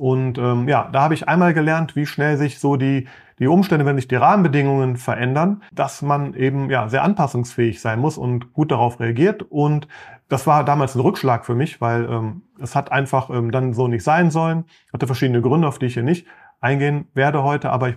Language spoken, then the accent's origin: German; Düsseldorf, North Rhine-Westphalia, Germany; born there; Ich bin in Düsseldorf geboren, ich bin mittlerweile 46 Jahre alt